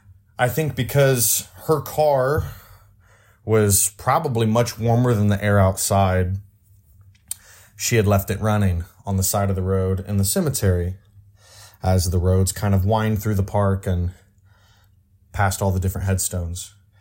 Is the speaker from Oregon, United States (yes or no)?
no; Indianapolis, Indiana, United States; I can picture in my head a cemetery not far from the place where I grew up on East Washington Street.